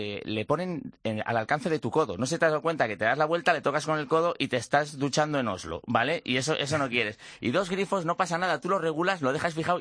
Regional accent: Valladolid, Castile and León, Spain; nosotros somos de Valladolid

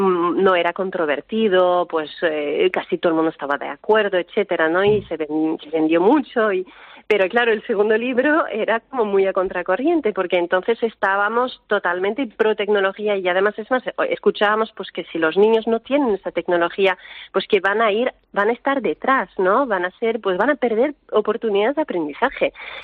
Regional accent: Canada; Spanish is a second language; now in Spain; yo soy de Canadá y claro, esto es imposible, a menos 40, ¿no?

